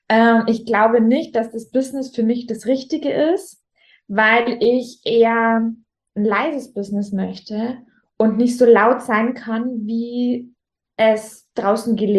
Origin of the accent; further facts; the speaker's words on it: Rosenheim, Bavaria, Germany; accent: Bavarian; ich komme ja aus Rosenheim. Rosenheim ist mitten in Bayern, Oberbayern. Vom Dialekt her, ich habe sogar Nachrichten von Freunden bekommen, hey … hast jetzt deinen bayerischen Dialekt verlernt